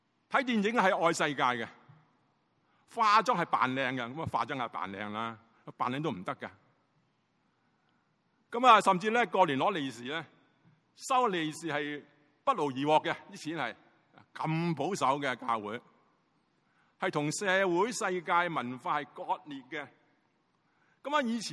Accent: Hong Kong; 我是香港嚟嘅牧师

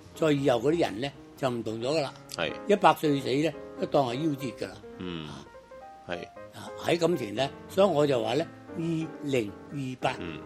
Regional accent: China; 我哋中國人咧，你淨記好嘢啫

